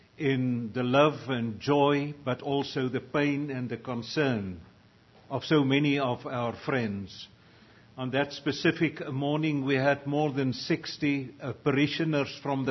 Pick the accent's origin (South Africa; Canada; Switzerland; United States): South Africa; English is a second language; privilege for the second time in 27 years to again preach in my mother tongue in South Africa.